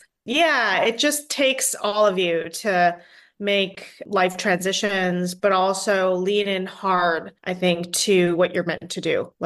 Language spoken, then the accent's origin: English; Toronto, Ontario, Canada; now in Philadelphia, United States; Well, today I'm in Philly, originally from Toronto, so Canadian. Moved here for my last employer, which is Comcast.